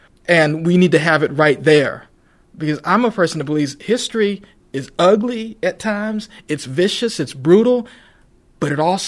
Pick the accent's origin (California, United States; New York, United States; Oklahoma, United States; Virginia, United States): Virginia, United States; I'm going to try to say this as I grew up in Virginia, and I think Virginia probably has more monuments than any other state.